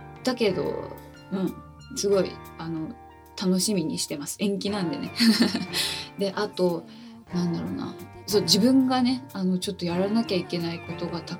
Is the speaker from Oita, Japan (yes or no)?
yes; Oita, Japan; 自分は大分県の田舎の出身だけど